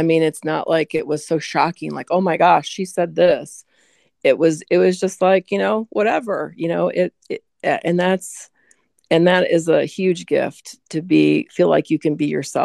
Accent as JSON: {"language": "English", "region": "Midwest", "country": "United States", "tie": "born or raised there", "said": "since I grew up in the Midwest with so much rain and so much, you know, so much green and trees and everything"}